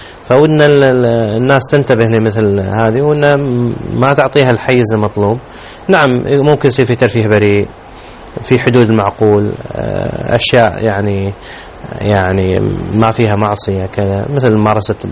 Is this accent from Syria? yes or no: no; Kuwait; الأطفال عندنا في الكويت ما يسمى بالقرقيعان